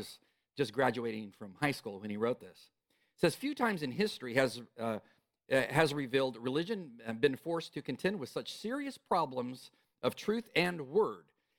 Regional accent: California, United States; I'm sorry for mentioning them, but I am from California.

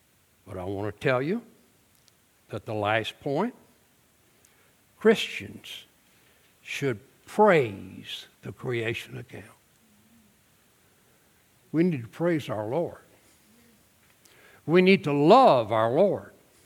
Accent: Osaka, Mississippi, United States; We're from Osaka, Mississippi. Now, I know you scratch your head and say, where in the world is Osaka, Mississippi? But she's from the same town.

